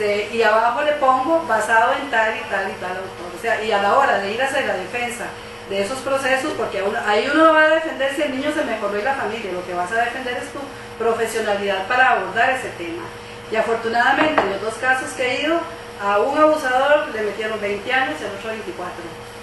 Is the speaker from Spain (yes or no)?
no; Costa Rica; yo soy aquí de Costa Rica, en la Escuela de Trabajo Social, tengo 30 y pico de años de trabajar